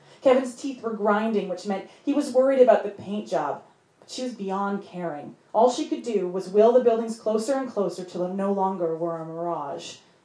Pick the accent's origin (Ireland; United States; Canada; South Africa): Canada; Edmonton, Alberta; I'm from Edmonton, Alberta, in Canada, and where I'm from, cities are very far from each other.